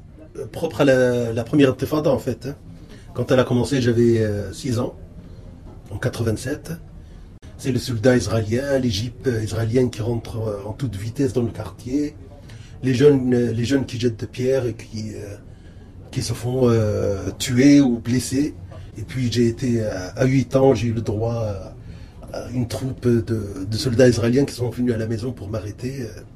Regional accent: Gaza, Gaza Strip, Palestine; Et quand je me présente toujours, je me présente comme de Gaza, réfugié de Jaffa. J'ai jamais vu Jaffa, j'ai jamais eu des cours d'histoire sur Jaffa, mais je connais Jaffa.

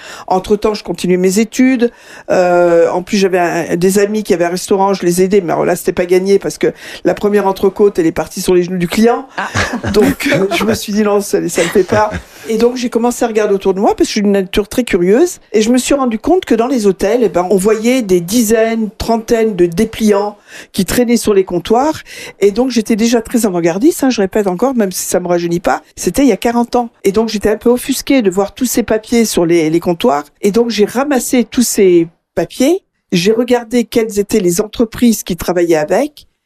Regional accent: Grand Est, France; Ben voilà, on va parler de la Lorraine. Je venais de la Lorraine.

